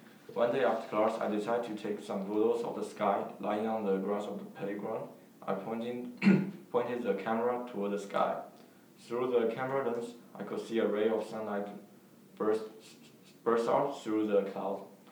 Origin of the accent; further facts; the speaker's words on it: Shanghai, China; when I was taking photos in Jing'an Temple, which is a famous site in my hometown Shanghai